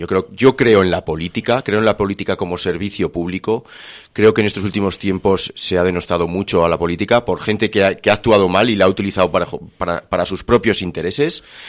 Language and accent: Spanish; Tudela, Navarre, Spain; al final somos todos de Tudela. Tudela es una ciudad pequeña donde todos tenemos que convivir